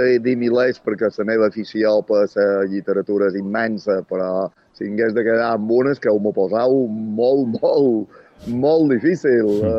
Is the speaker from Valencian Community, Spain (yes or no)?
no; Manacor, Balearic Islands, Spain